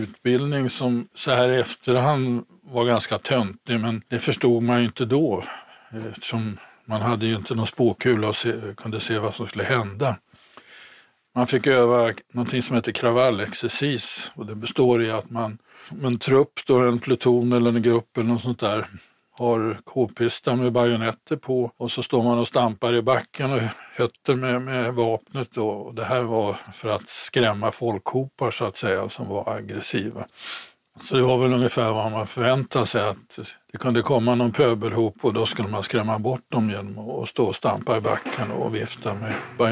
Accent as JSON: {"language": "Swedish", "town": "Stockholm", "region": "Stockholm County", "country": "Sweden", "said": "jag var ju en lite främmande fågel bland alla rumpmasar då, i och med att jag kom från Stockholm."}